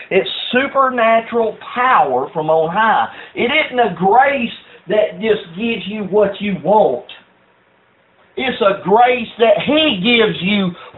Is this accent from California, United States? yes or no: no; Canton, Georgia, United States; all of a sudden I'm from Canton, Georgia, old country boy, and God gives me the power to speak in your language.